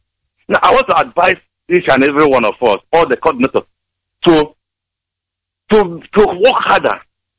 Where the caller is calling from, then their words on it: Germany; I'm calling from Germany.